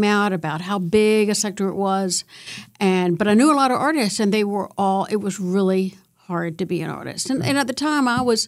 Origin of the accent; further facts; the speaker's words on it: Richmond, Virginia, United States; I grew up in Richmond, Virginia on a college campus. My father taught at University of Richmond, so that's an interesting – and I lived in faculty housing, interesting place to grow up.